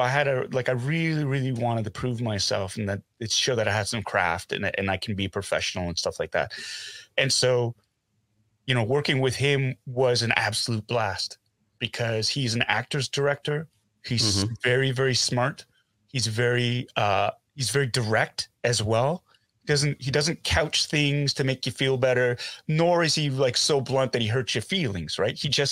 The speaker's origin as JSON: {"language": "English", "country": "Canada", "said": "I said, Canada. I'm from Canada, Canadian."}